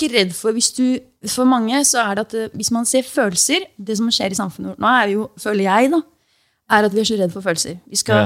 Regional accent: Oslo, Norway; Det var for at jeg hadde så mye på hjertet når jeg vokste opp på Ellingsru.

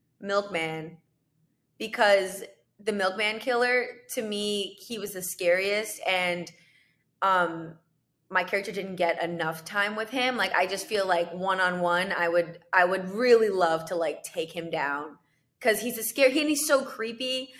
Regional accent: Canada; I'm from Canada.

